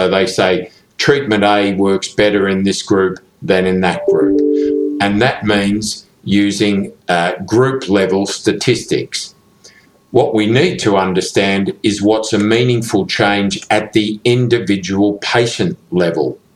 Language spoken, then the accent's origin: English; Leeds, Yorkshire and the Humber, United Kingdom; I'm a rheumatologist from Leeds in the UK.